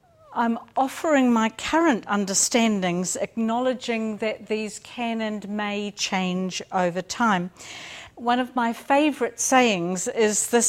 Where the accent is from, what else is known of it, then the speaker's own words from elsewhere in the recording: New Zealand; from being a woman growing up in New Zealand in the 60s and 70s